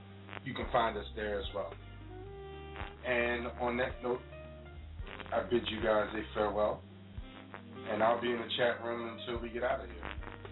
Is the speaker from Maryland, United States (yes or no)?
yes; Baltimore, Maryland, United States; out of my hometown here in Baltimore